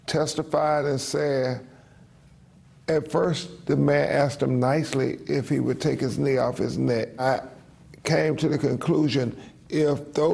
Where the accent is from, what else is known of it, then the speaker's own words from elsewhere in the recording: North Carolina, United States; When I was a little boy growing up in North Carolina, my uncle, when he came home to visit from college